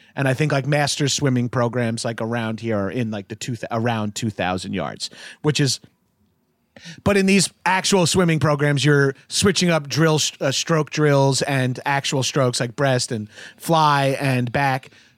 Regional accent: New York, United States; One lady's from Queens. I said, oh, I'm from Long Island.

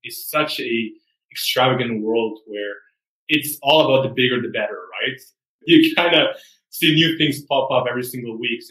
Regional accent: Spain; moved away as an adult; now in Canada; I mean, growing up in Spain, you know, we had the economy got a big crash after 2008.

